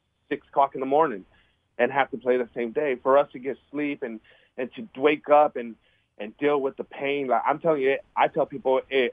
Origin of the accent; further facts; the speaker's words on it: California, United States; When I played, I called it medical marijuana because I'm from California.